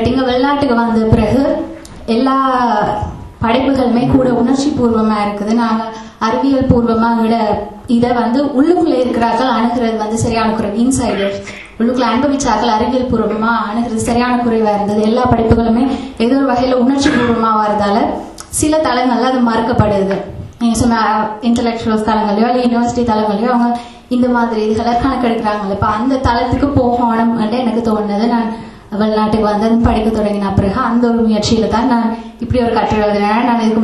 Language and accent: Tamil; Colombo, Western Province, Sri Lanka; கொழும்புல வளர்ந்தேன்.